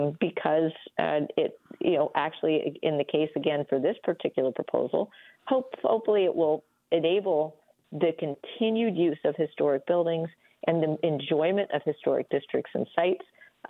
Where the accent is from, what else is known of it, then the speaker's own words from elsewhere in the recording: Houston, Texas, United States; So virtually every city in the country, other than my hometown, believe it or not, of Houston, has zoning.